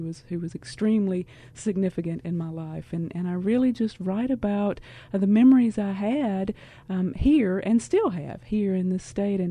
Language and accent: English; North Carolina, United States; You know, I'm a native. I grew up actually in Randolph County in the center of the state.